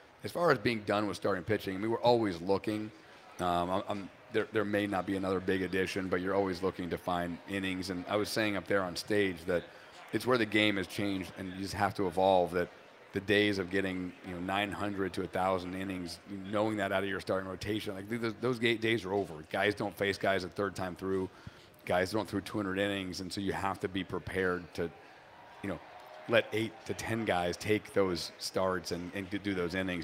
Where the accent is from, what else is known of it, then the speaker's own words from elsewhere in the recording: New Hampshire, United States; also born or lived in Boston; I was in Boston for a long time. I grew up in New Hampshire